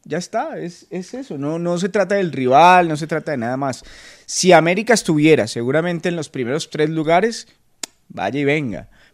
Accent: Colombia; yo siendo colombiano me pongo a llorar

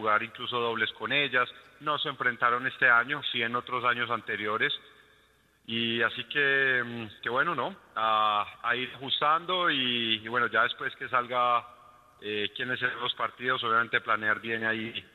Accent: Colombia; nosotros como colombianos hemos tenido la oportunidad de jugar más

